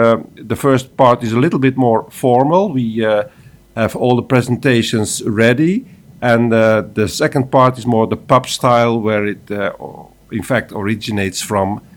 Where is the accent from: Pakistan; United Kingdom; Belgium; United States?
Belgium; I'm from Belgium, and I also started my career as a teacher.